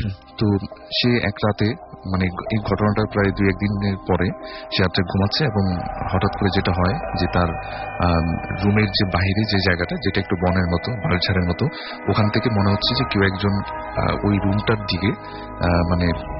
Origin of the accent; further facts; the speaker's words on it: Dhaka, Dhaka Division, Bangladesh; পুরান ঢাকা থেকে এসেছি।